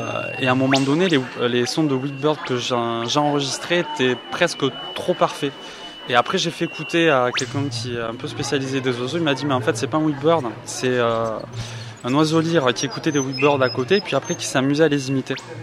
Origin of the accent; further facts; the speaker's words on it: Albi, Occitanie, France; born there; also born or lived in Toulouse / Paris; Ouais, je suis originaire de la région de Toulouse. Je suis né à Albi, j'ai fait une partie de mes études à Toulouse.